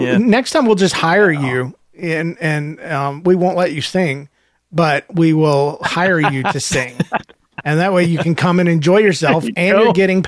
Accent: the South, United States; I was raised in the South.

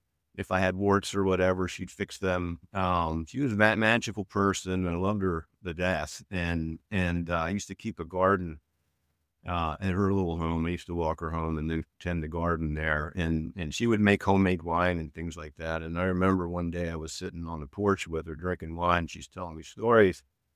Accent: Newark, Delaware, United States; when I was a little kid, I grew up in Newark, Delaware.

